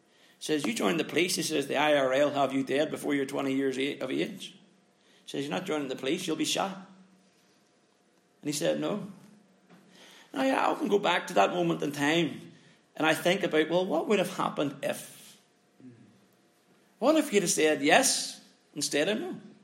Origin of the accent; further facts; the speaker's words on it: Northern Ireland, United Kingdom; I grew up in the Troubles in Northern Ireland. Those Troubles started when I was 7 years old, and they more or less finished in my mid-30s.